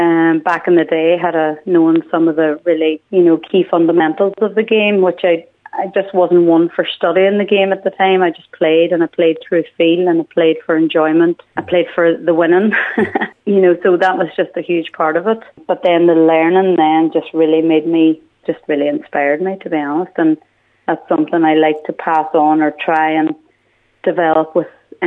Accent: County Donegal, Ireland; I'm born and bred in Struve, actually, and Greencastle has been a huge part of my life

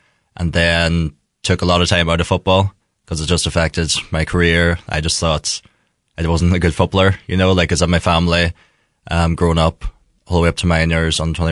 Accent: Castlederg, Northern Ireland, United Kingdom; So, I'm from Tyrone, across the border there, Ahí Éireann Castledeirg area. Mistaken for a Donegal man every now and then from the accents. But yeah, I am openly gay Gaelic footballer.

